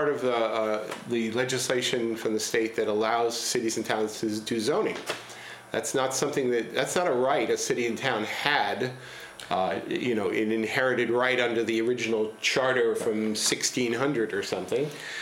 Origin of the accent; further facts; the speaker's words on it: New York City, New York, United States; So, I mean, and I grew up in New York, and in New York, when Manhattan started filling up, it spilled over into Brooklyn